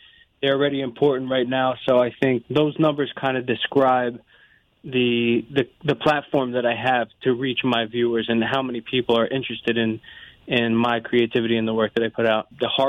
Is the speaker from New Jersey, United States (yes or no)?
yes; Fort Lee, New Jersey, United States; also born or lived in New York City; now in Englewood, United States; I grew up in Fort Lee, New Jersey.